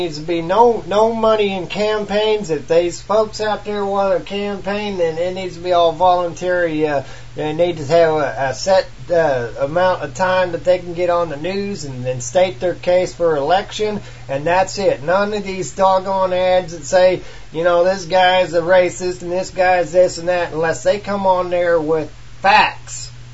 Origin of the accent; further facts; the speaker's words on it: United States; As an American, I love all these nations out here.